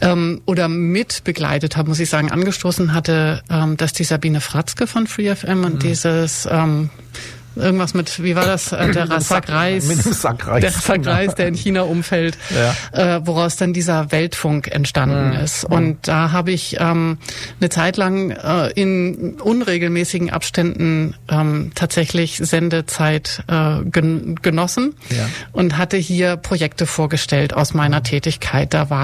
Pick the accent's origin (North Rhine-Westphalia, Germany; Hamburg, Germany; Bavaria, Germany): Hamburg, Germany; now in Ulm, Germany; bin gebürtige Hamburgerin.